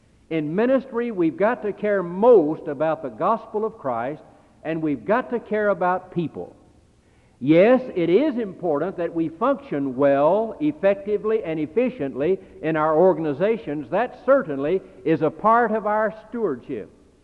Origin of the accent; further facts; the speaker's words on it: the South, United States; I was from the South, and I knew that someone was to take me home for lunch.